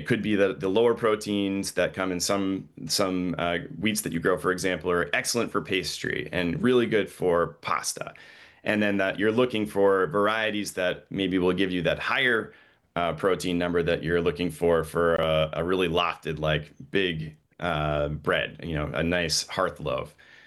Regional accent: Caribou, Maine, United States; I grew up in Caribou, so I'm from the county, and we would sell a lot of what we were doing in Southern Maine and in the greater Boston area.

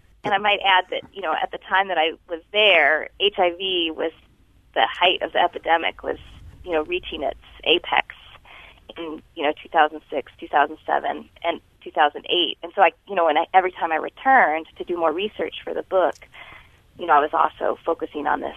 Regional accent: El Paso, Texas, United States; I'm not Latino or Latina, but I grew up in El Paso, and I just have always felt very drawn to other cultures as a result, growing up essentially as a minority, which is very unusual for, a white girl.

